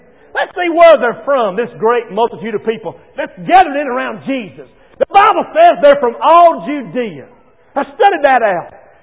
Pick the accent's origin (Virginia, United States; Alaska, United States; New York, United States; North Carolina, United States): North Carolina, United States; Hendersonville; Where are you from? I'm from Hendersonville.